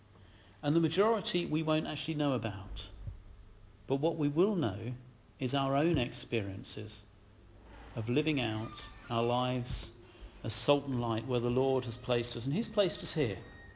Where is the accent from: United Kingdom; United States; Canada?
United Kingdom; But we're British, aren't we? We don't do that kind of thing.